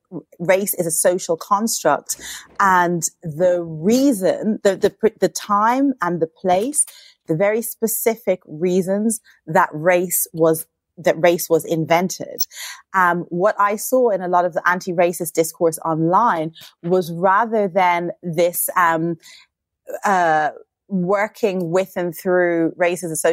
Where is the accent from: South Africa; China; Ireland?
Ireland; also born or lived in United States; now in United Kingdom; I'm from Ireland. I live in the UK. All of these events were happening in the United States, somewhere else that I've lived.